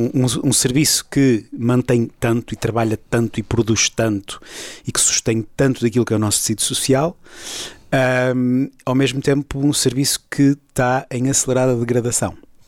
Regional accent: Gondomar, Porto, Portugal; now in Lisbon, Portugal; tenho 43 anos, sou originalmente de Gondomar, neste momento vivo em Lisboa, sou médico

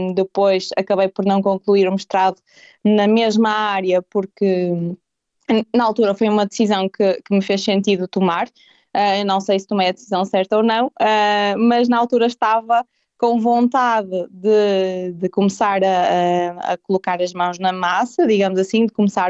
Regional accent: Santo Tirso, Porto, Portugal; eu não sou de Braga, sou de Santo Tirso, fica ali a meio

